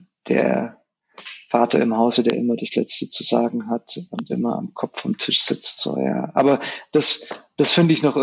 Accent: Germany; first language es; German is a second language; Ich bin in Deutschland groß geworden, allerdings sehr spanisch. Also ich habe relativ wenig mit dem deutschen deutschen Kontext zu tun gehabt

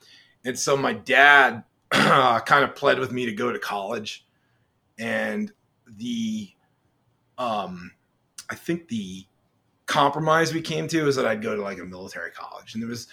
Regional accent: Connecticut, United States; So I grew up in Connecticut. Pretty much nothing special about me, just your typical, you know, high school screw up.

